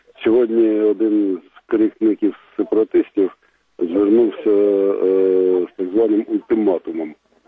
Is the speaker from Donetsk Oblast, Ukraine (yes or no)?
no; Kharkiv, Kharkiv Oblast, Ukraine; я з Харкова.